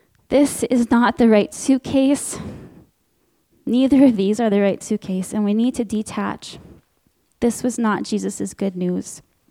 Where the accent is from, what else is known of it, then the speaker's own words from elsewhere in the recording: Canada; He speaks to me in my life as a Canadian woman, as a wife, as a mother.